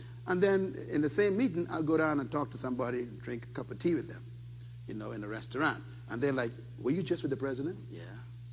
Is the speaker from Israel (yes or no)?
no; Bain Town, New Providence, Bahamas; And I say, I'm from Baintown. And they're like, what is Baintown? I say, it's one of the poorest areas of my island where I was born.